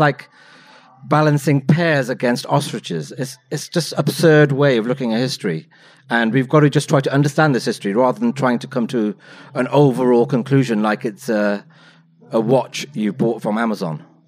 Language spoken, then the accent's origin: English; United Kingdom; It's like, well, I'm British. So I'm interested in it.